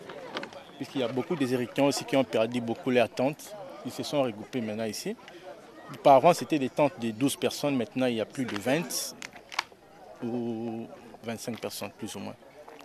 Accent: DR Congo; Moi je suis Congolais. Je suis au Congo.

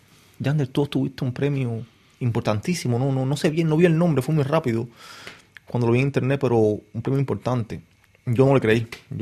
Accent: Cuba; Creo que yo como cubano puedo acceder más que quizá a un fotógrafo extranjero

